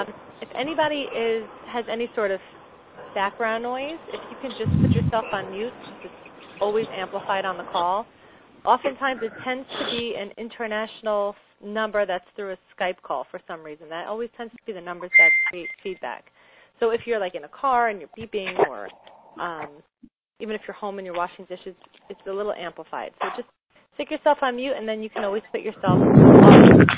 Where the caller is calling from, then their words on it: Canada; I'm calling in from Canada